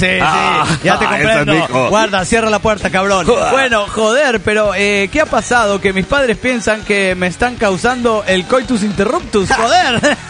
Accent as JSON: {"language": "Spanish", "town": "Chetumal", "region": "Quintana Roo", "country": "Mexico", "said": "de Chetumal, Quintana Roo."}